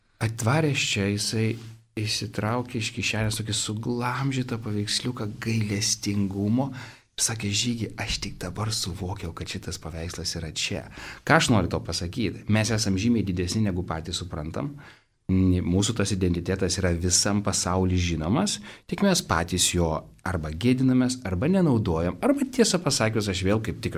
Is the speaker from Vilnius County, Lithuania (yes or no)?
yes; Vilnius, Vilnius County, Lithuania; aš iš Vilniaus, aš žinau, kas tai yra.